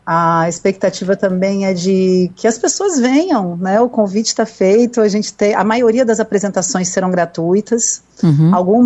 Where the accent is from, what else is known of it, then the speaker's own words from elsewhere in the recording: Brasília, Federal District, Brazil; also born or lived in Rio de Janeiro; eu nasci no Rio, mas eu fui criada em Brasília.